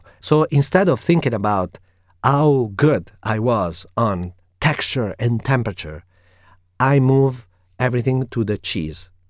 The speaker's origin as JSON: {"language": "English", "town": "Modena", "region": "Emilia-Romagna", "country": "Italy", "second_language": "English", "said": "You know, I'm from Modena, and Modena is in the middle of Pianura Padana in Emilia Romagna, the heart of Italy."}